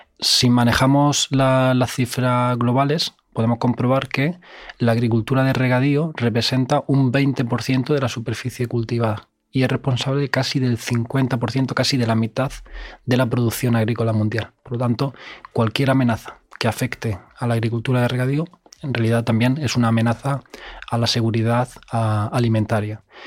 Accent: Cartagena, Region of Murcia, Spain; born there; estudié la titulación de Ingeniería Agronómica en Cartagena, mi ciudad natal

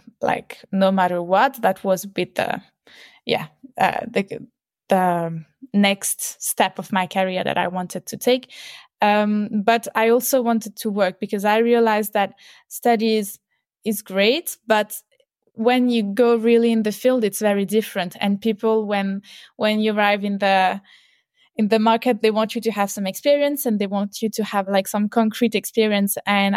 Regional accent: Valais, Switzerland; also born or lived in Mauritius; So first, I grew up in the Swiss mountains, so in Valais, in a small mountain village.

